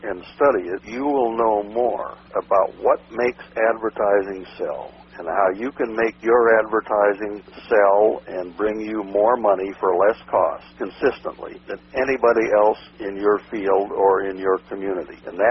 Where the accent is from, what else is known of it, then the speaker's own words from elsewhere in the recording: Park Ridge, Illinois, United States; also born or lived in Evanston; I was born in Evanston, Illinois, suburb of Chicago. Grew up along the North Shore and then from around the sixth grade on in Park Ridge, a northwest suburb.